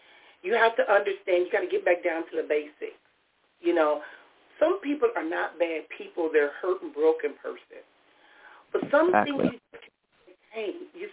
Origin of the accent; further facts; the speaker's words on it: Compton, California, United States; I remember growing up in Compton, there was a neighborhood I knew nothing about.